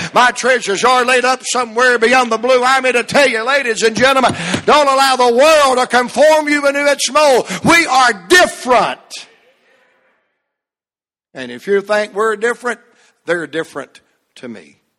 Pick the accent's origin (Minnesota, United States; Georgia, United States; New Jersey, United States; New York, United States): Georgia, United States; Atlanta; I said, son, I'm from Atlanta, Georgia. Bring it on! I live in Atlanta, dude.